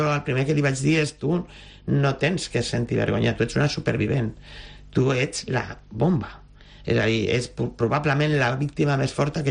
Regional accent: L'Hospitalet de Llobregat, Catalonia, Spain; Jo també sóc d'Hospitalet, la qual conec perfectament la zona.

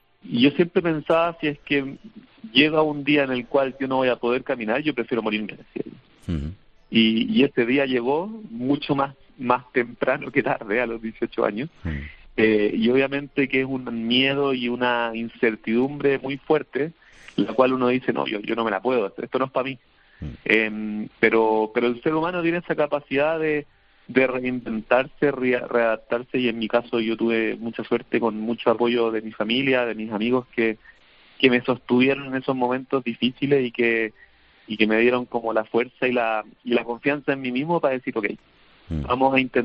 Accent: Santiago, Santiago Metropolitan Region, Chile; Sí, yo soy chileno y vivo en Chile, estoy acá en Santiago, 7 de la mañana acá en Chile.

